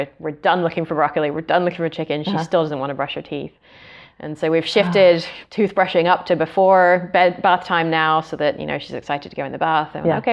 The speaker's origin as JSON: {"language": "English", "region": "England", "country": "United Kingdom", "said": "given that I'm English"}